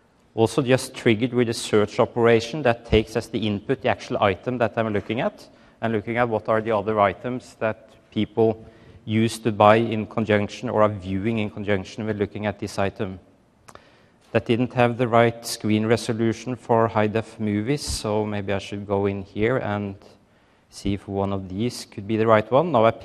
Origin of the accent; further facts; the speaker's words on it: Norway; English is a second language; I'm male, I have a certain age, and I'm from Norway.